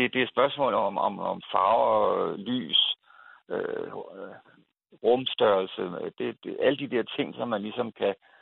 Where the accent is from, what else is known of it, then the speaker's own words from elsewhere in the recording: Copenhagen, Capital Region of Denmark, Denmark; Jeg er københavner.